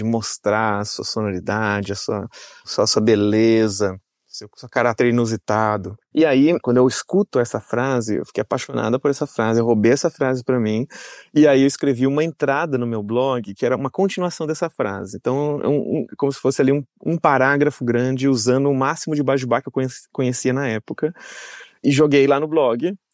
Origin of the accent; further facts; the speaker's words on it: Campinas, São Paulo, Brazil; esse espaço de prostituição de Campinas, da minha cidade natal, onde eu trabalhei com prostituição e onde eu comecei minha transição também.